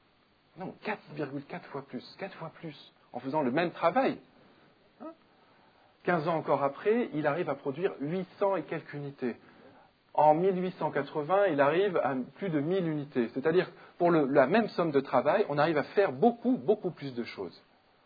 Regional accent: Rennes, Brittany, France; je crois que vous savez que je viens de Rennes, j'ai mis 2 h 05 min pour venir de Rennes.

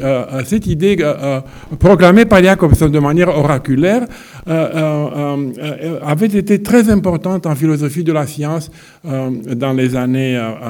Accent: Bucharest, Romania; à la fin des années 50, à Bucarest, à ma ville natale.

